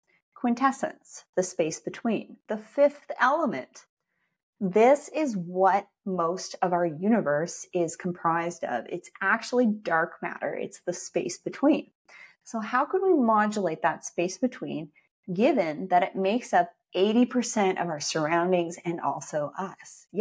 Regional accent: Canada; moved away; which aren't maple leaves anymore because I come from Canada.

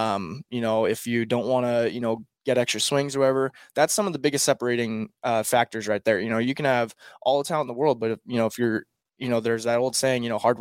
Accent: Nebraska, United States; But you know, Nebraska is different. You know, I'm from Nebraska.

